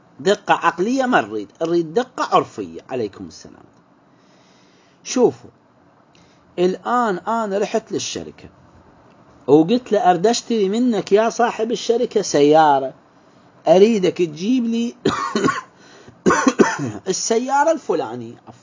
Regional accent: Iraq; إحنا عندنا بالعراق

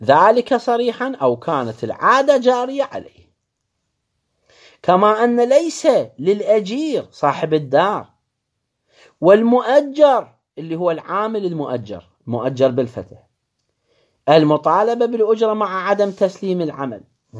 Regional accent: Iraq; الآن احنا عندنا في العراق

